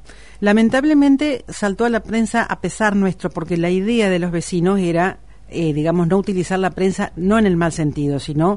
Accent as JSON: {"language": "Spanish", "town": "Crespo", "region": "Entre Ríos", "country": "Argentina", "said": "porque somos de Crespo"}